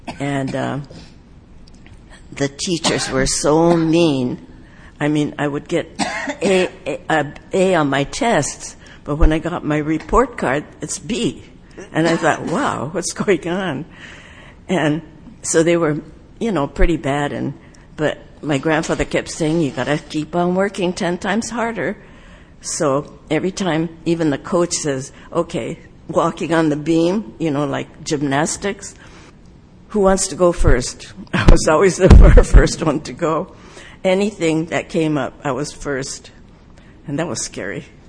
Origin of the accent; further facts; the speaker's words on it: Seattle, Washington, United States; born there; I was born in Seattle. I went to school through sixth grade